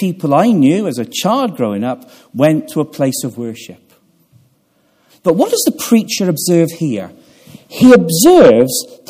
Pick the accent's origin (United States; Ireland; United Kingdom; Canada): United Kingdom; Gloucester, South West England; when I was a child growing up in Gloucester, most people that I knew